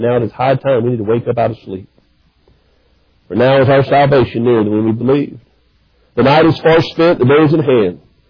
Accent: Cincinnati, Ohio, United States; Now, I'm from the city. I grew up in Cincinnati for 31 years and didn't know a whole lot.

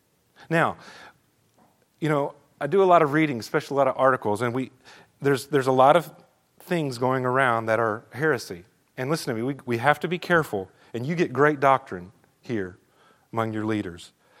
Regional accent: Australia; I grew up in Australia as an MK, and there were sheep everywhere.

